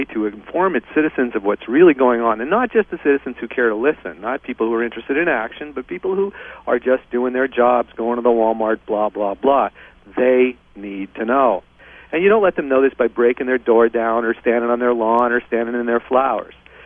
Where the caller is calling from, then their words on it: Canada; I'm calling from Canada.